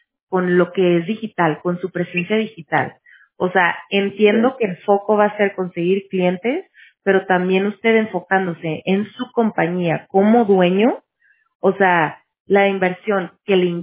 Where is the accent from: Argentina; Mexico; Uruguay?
Mexico; somos mexicanos